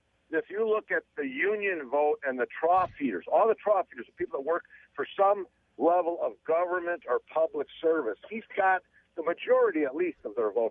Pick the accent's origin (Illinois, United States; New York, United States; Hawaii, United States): Illinois, United States; Chicago; now in Las Vegas, United States; I'm from Chicago, where he's from. I'm in Vegas now.